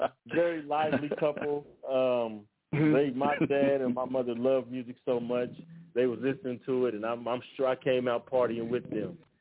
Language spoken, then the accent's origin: English; Los Angeles, California, United States; also born or lived in Austin, Texas; So I was born in Austin, Texas. I grew up in Los Angeles, and there's a very, very cultural, iconic area in Los Angeles called Leimert Park.